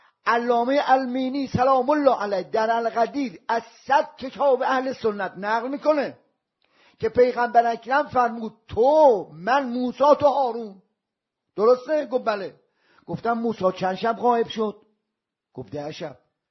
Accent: Isfahan, Iran; گفتم من ایرانی. گفت وین ایران؟ گفتم اصفهانی.

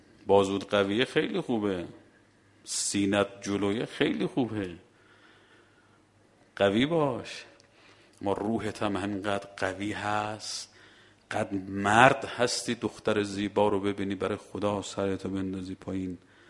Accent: Mashhad, Razavi Khorasan, Iran; من بچه مشهدم، من 15-16 سالم بود

